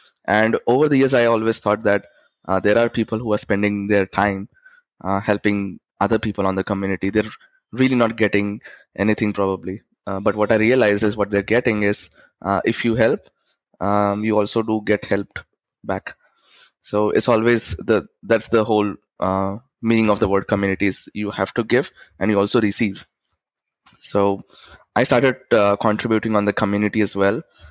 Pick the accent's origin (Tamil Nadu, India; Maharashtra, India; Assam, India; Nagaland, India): Maharashtra, India; Aurangabad; now in Mumbai, India; it's my first generation in Mumbai. My hometown is Aurangabad, which is about 250 miles from Mumbai. And I stay with my mother.